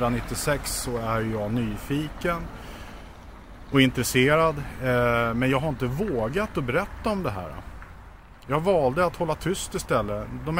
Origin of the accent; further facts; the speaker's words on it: Sundbyberg, Stockholm County, Sweden; Jag är ju uppvuxen i Ursvik på 60-talet då.